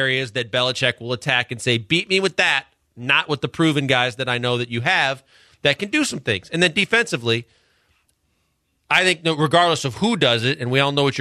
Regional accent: Milwaukee, Wisconsin, United States; That is my hometown.

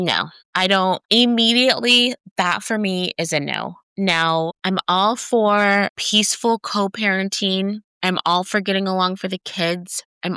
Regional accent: California, United States; I think that's maybe because this is where I'm from. This is my home state.

